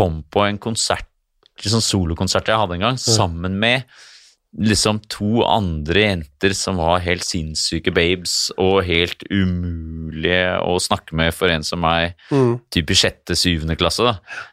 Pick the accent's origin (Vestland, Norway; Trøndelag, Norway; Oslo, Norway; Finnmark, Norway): Oslo, Norway; et gjenlevende eksemplar av noen som født og oppvokst i Indre Oslo by.